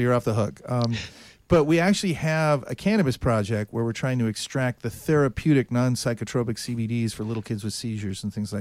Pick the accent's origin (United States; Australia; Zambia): United States; Midwest; I'm from the Midwest. We eat corned beef hash.